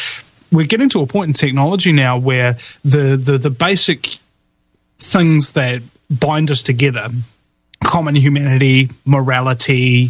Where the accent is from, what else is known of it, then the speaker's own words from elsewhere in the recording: New Zealand; And I am really, really, really ashamed as a New Zealander to know that we unleashed this fracking plague upon the earth.